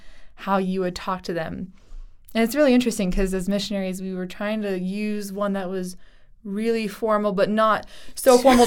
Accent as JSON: {"language": "English", "country": "United States", "said": "And obviously, as an American, I know that America is filled with lots of different types of people from different backgrounds."}